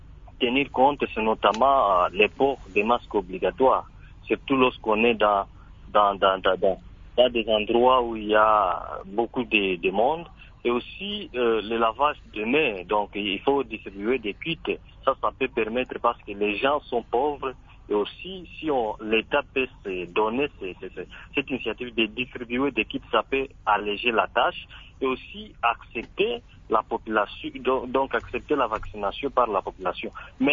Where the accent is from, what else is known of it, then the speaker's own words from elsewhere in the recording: Benin; Comme ici chez nous à Bénin, il n'y a pas trop de cas à Covid-19.